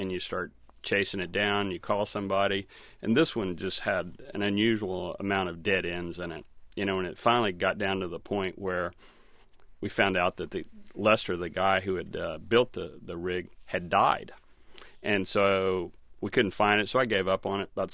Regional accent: South Carolina, United States; This is a rig near my hometown in South Carolina

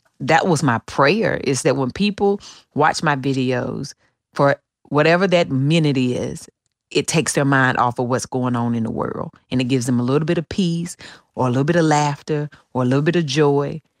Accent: the South, United States; because when I was little, growing up in the South, you know, my mom and my granny and my aunts, they were all really great cooks.

